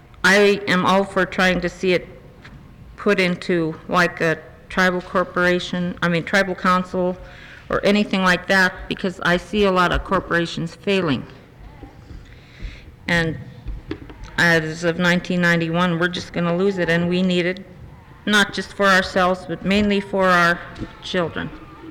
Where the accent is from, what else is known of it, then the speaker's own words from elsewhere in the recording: Port Lions, Alaska, United States; from Port Lyons. And at the time of the Settlement Claims Act, I was living in Oregon.